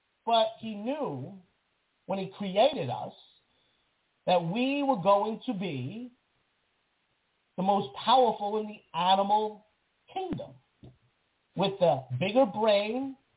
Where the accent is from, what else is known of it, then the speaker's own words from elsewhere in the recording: New York, United States; I'm a New Yorker. Can't help it.